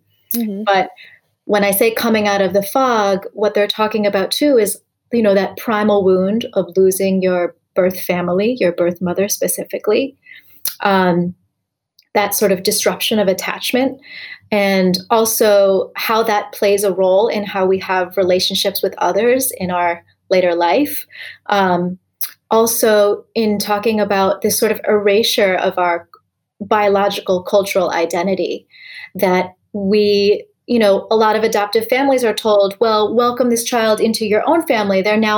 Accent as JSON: {"language": "English", "country": "United States", "tie": "born or raised there", "said": "And I'm sure most Asians can relate to in growing up in the United States."}